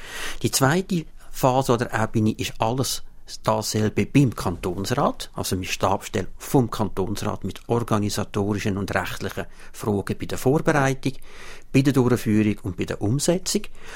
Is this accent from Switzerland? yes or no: yes; Ticino, Switzerland; Ich selber bin Tessiner und bin aus dem Grund sehr temperamentvoll und ungeduldig.